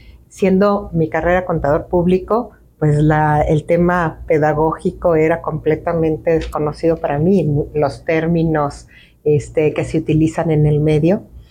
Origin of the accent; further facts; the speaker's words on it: Aguascalientes, Mexico; yo soy originaria de Aguascalientes, soy contador público